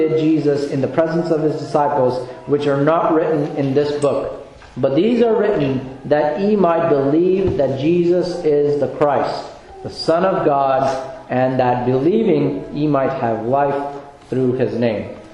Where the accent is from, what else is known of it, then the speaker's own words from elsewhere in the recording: Philadelphia, Pennsylvania, United States; I grew up in Philadelphia, so you can go to the Independence Mall